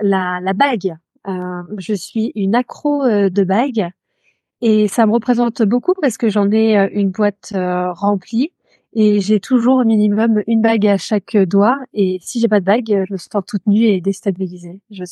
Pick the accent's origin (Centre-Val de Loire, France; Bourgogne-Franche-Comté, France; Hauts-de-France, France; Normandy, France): Normandy, France; Caen; Alors, j'ai grandi en Normandie, une partie dans la Manche et une autre partie ensuite à Caen pour mes études. Et c'est l'endroit où je me sens chez moi. Et d'ailleurs, j'habite près de Caen aujourd'hui.